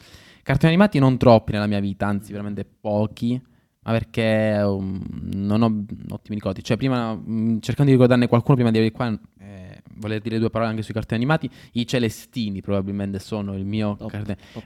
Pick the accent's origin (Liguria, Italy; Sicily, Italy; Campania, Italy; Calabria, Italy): Calabria, Italy; Mirto Crosia; now in Modena, Italy; vengo da Mirto Crosia, nota cittadina della Calabria. Sono qui a Modena da 7 anni